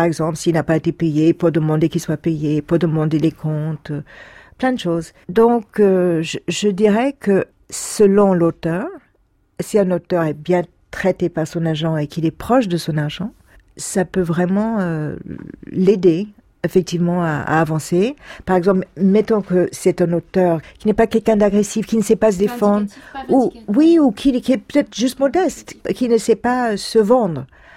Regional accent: United States; French is a second language; now in France; Je suis américaine, mais je suis en France depuis longtemps.

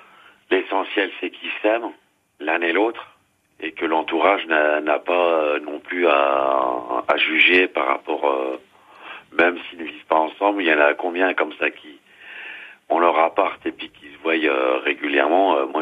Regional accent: Ars-sur-Moselle, Grand Est, France; Moi, je suis d'Ars-sur-Moselle, hein, c'est à 10 km de Metz

